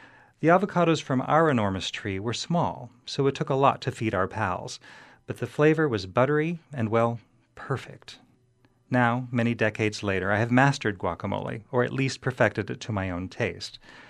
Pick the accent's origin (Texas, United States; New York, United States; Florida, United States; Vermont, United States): Texas, United States; I grew up in Texas, where Tex-Mex was always big, but we rarely had avocados in the 60s and 70s because they were so expensive